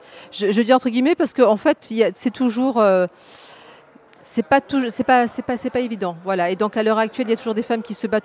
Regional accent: Marseille, Provence-Alpes-Côte d'Azur, France; parce que je suis de Marseille.

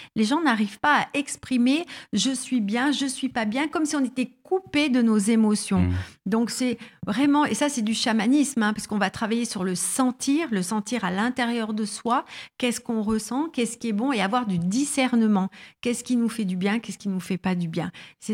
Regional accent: Grenoble, Auvergne-Rhône-Alpes, France; je suis de Grenoble.

